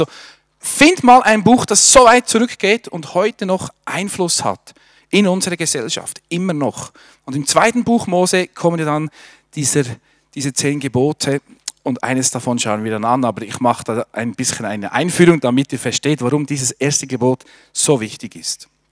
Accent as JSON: {"language": "German", "region": "Bern", "country": "Switzerland", "said": "Also als Berner schnell predigen."}